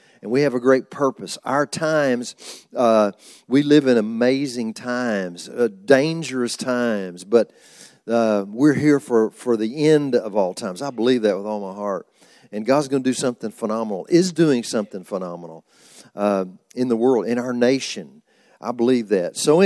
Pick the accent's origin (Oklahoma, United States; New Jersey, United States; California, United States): Oklahoma, United States; Oklahoma City; we're from Oklahoma. We live in Oklahoma City.